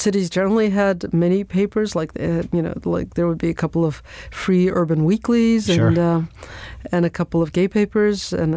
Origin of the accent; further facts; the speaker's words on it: Chechnya, Russia; moved away; I'm from Chechnya. And they say, so you're Russian. And I say, no, I'm not Russian. I'm Chechen. If I'd been Russian, I wouldn't have had to leave.